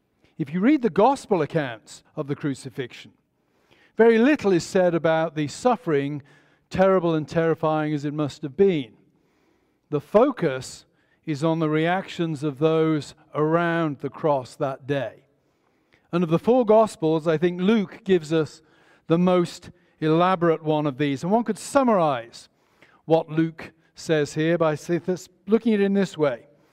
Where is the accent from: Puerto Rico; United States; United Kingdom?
United Kingdom; England; I was educated in the 1970s and 80s as an English grammar school boy.